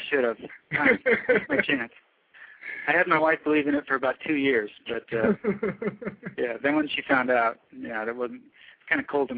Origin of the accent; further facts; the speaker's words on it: the West, United States; That's mainly because I grew up in the West, and, you know, jackalopes are kind of a big deal